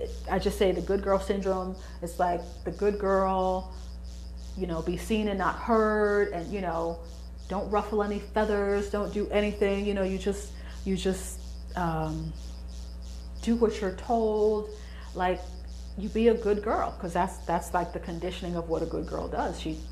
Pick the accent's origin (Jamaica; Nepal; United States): Jamaica; I'm Jamaican